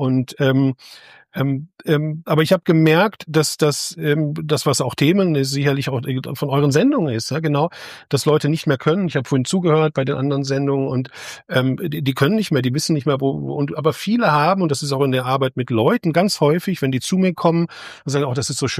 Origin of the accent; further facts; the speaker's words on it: North Rhine-Westphalia, Germany; also born or lived in South Africa; ich komme aus dem Ruhrgebiet ursprünglich